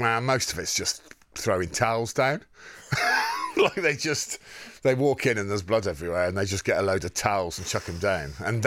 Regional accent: Wem, West Midlands, United Kingdom; I'm from Wemin, Shropshire.

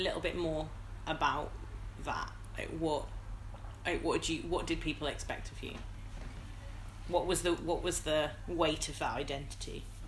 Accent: Wolverhampton, West Midlands, United Kingdom; I'm from Wolverhampton.

